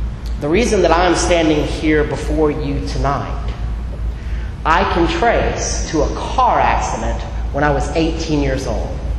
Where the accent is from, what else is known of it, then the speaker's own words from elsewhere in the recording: Myrtle Beach, South Carolina, United States; there is a town outside of my hometown of Myrtle Beach, South Carolina, 30 miles outside.